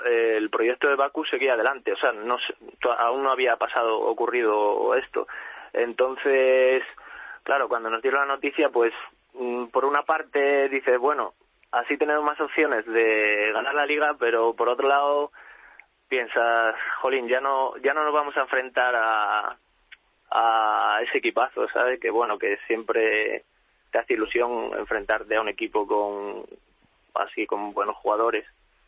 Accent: Spain; now in Oxford, United Kingdom; sobre todo en mi equipo, en Oxford City. Somos 11 españoles, más el entrenador, que también es español.

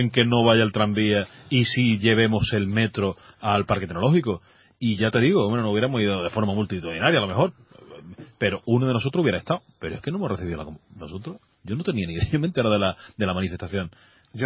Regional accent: Málaga, Andalusia, Spain; Y somos 5 malagueños y no nos movilizamos.

